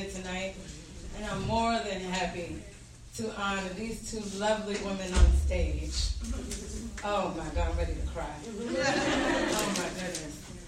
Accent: New York City, New York, United States; now in Hudson, United States; I'm from New York City, so when I came up here, it was like, these are the rules of Hudson, young lady.

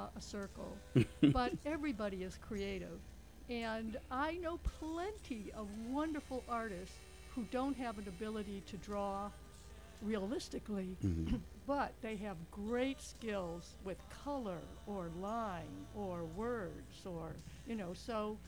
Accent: Los Angeles, California, United States; I come from Los Angeles, where I had an art career there, where I worked with a lot of underserved communities.

